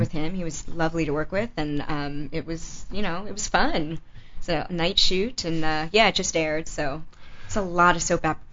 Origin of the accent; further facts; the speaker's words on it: Princeton, New Jersey, United States; No, I grew up in Jersey. The nice part. If one more person asks me about Jersey Shore, I'm like, guys, that's like Asbury Park. I grew up in Princeton. It's lovely.